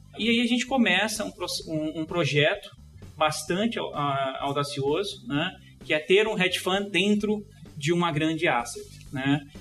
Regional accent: São Paulo, Brazil; Ok, eu nasci em São Paulo, né? Sou paulista da Gema

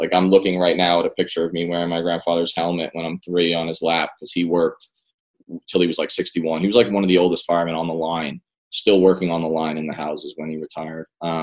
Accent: Staten Island, New York, United States; Staten Island, New York City, forgotten borough, Trump country. Very complicated place, but I grew up on the East Shore

